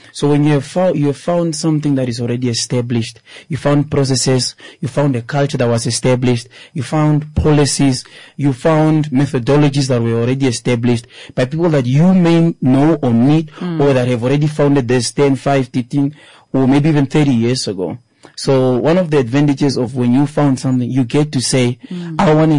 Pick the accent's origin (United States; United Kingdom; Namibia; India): Namibia; Walvis Bay, Erongo; Proudly, I grew up in Avalvis, specifically in Kwesabmund, and to narrow it down, in Tutaleni. For a lot of the years, Tutaleni was considered as one of the poorest side of Avalvis Bay, in the whole of Avalvis.